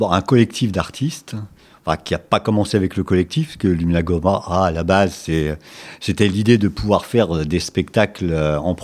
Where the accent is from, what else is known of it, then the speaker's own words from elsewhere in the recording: Troyes, Grand Est, France; parce que moi je suis originaire donc, de Troyes, dans l'Aube. Donc j'ai démarré là-bas